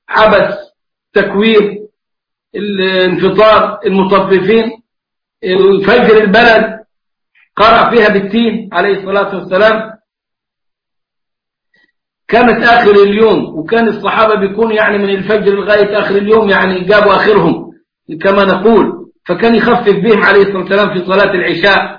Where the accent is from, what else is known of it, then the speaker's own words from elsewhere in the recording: Egypt; والشيخ أسامة عبد العظيم نفذ السنة دي عندنا في مصر